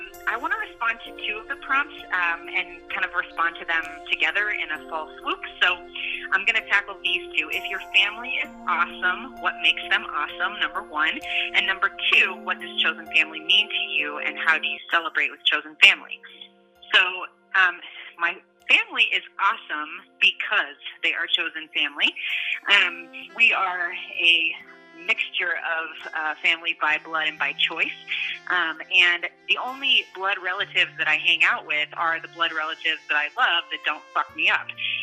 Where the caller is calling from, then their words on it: Battle Creek, Michigan, United States; I'm calling from Battle Creek, Michigan